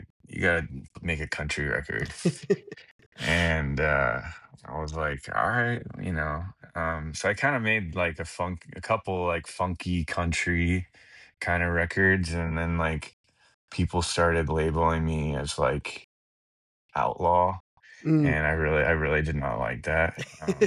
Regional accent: Texas, United States; and I grew up in Texas. So like country and classic rock and blues stuff.

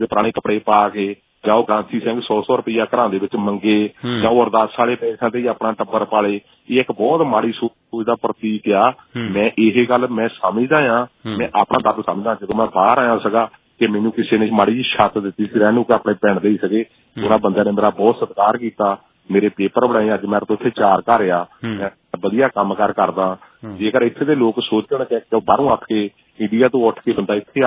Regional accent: Punjab, India; ਪੰਜਾਬ ਦੀ ਜਿਹੜੀ ਮਿੱਟੀ ਚ ਆਪਾਂ ਜੰਮੇ ਪਲੇ ਆ, ਖੇਡੇ ਆ, ਜਿੱਥੇ ਵੱਡੇ ਹੋਏ ਆ

